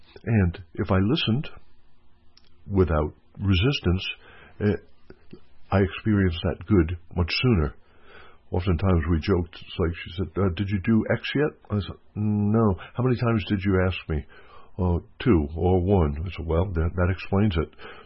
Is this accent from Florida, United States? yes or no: yes; Florida, United States; We're from Florida. We're wearing sandals and no socks.